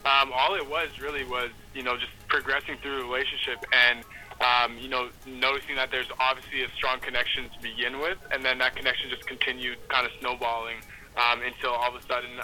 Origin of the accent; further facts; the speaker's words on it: Winnipeg, Manitoba, Canada; moved away; Hey, man, I haven't lived there in over 10 years, so I don't know how good I'm going to do, well, but I love the city regardless.